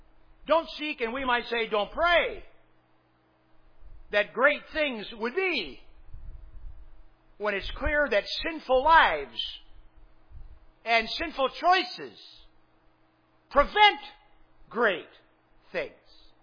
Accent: United States; I'm an American. This is my nation.

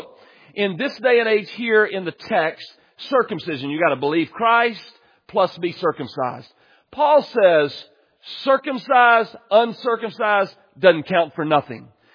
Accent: Texas, United States; born there; Like, oh, God should accept me because I was born in East Texas and I'm white.

